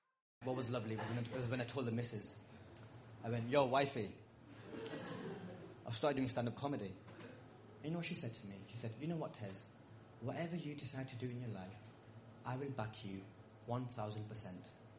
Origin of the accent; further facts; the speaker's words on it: North West England, United Kingdom; now in London, United Kingdom; I live in London now, but I'm originally from Lancashire. So this is like a bit of a homecoming gig.